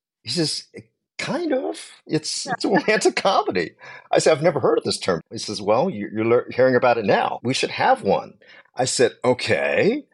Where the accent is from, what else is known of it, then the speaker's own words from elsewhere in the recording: Hong Kong; I'm from Hong Kong.